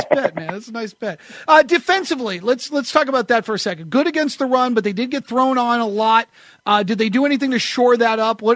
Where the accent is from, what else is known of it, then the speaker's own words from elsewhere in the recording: New England, United States; I grew up in New England, but I married a girl from St. Petersburg.